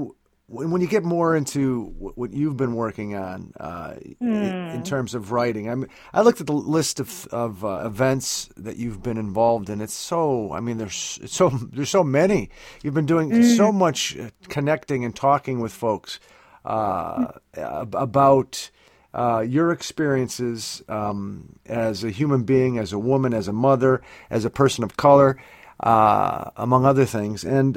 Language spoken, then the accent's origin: English; Pennsylvania, United States; I'm from not far from there, in the Pocono Mountains of Pennsylvania.